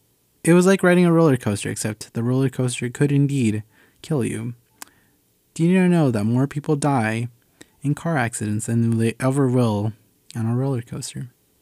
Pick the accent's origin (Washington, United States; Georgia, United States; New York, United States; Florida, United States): Washington, United States; Seattle; I'm from Seattle. So like the transit system is top-notch.